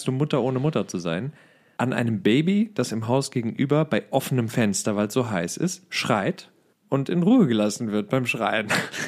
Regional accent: Rhineland, Germany; Ich komme aus dem Rheinland

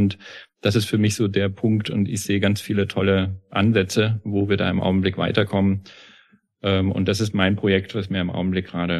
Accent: Hesse, Germany; Ich bin ja im Hessenland aufgewachsen und insofern bin ich eigentlich nur des Hessischen ein bisschen mächtig.

